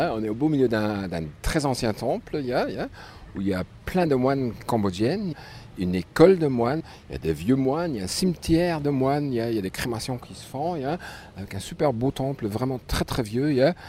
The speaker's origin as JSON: {"language": "French", "country": "Luxembourg", "tie": "born there", "said": "Je suis né en Luxembourg, mais je ne me vois pas luxembourgeois non plus. Je me vois vraiment comme citizen du monde, comme on dit. Je voyage depuis presque 20 ans maintenant, non-stop, dans tous les continents du monde."}